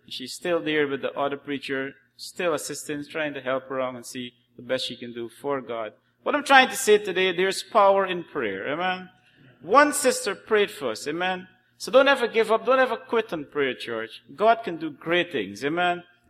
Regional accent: Guyana; I'm from Guyana. Well, that is south of America.

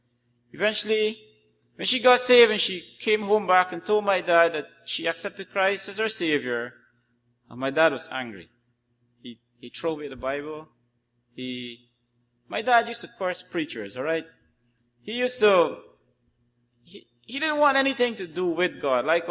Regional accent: Guyana; I'm from Guyana. Well, that is south of America.

